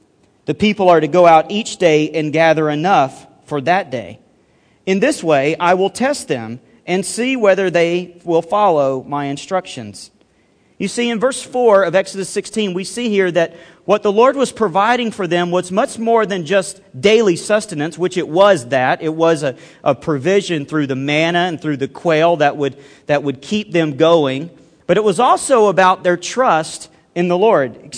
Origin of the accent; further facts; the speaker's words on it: Alabama, United States; Okay, I'm from Alabama, so we do a little preaching in response.